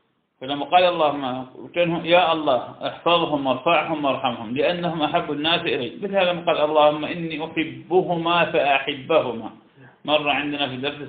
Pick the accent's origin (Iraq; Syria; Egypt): Iraq; عندنا في العراق الكوبيسيون يأكلونه كثيرا